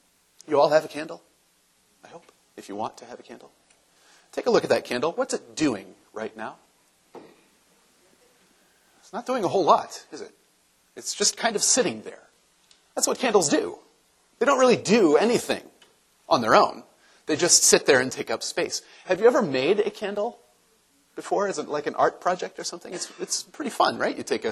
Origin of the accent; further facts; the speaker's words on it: Anderson, Indiana, United States; When I grew up as a child in Anderson, Indiana, my hometown, there was a tradition around Christmas time.